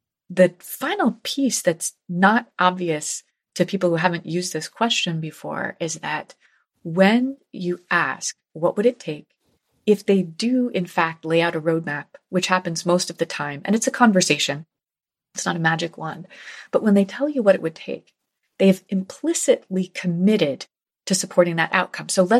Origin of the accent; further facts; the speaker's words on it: New Haven, Connecticut, United States; I'll share a story that Gloria Steinem told when she came to New Haven, my hometown, a few years ago.